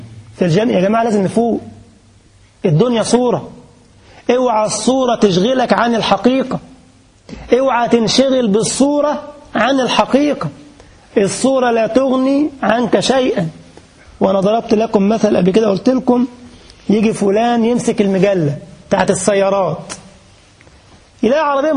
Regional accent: Egypt; now in Germany; أنا جيت عندكم في ألمانيا هنا محلات تيجي توقف كده تلاقي الباب بيفتح لوحده، صح؟ سبحان الله. وكان عندنا في مصر برضو كده

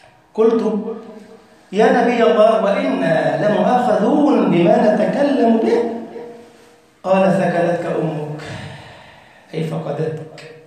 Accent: Egypt

